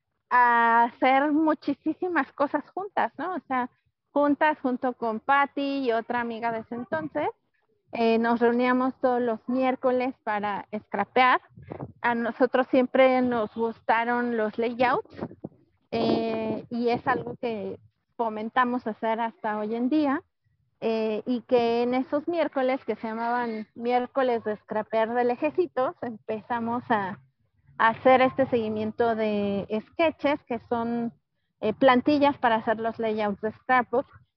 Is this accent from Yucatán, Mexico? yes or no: no; Mexico City, Mexico; Somos de Ciudad de México. Antes éramos de Santa María la Ribera, ya no.